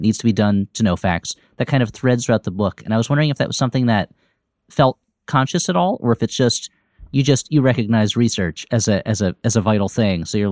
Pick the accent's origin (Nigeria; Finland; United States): United States; New York; I grew up in the New York area, and I lived in New York for a number of years.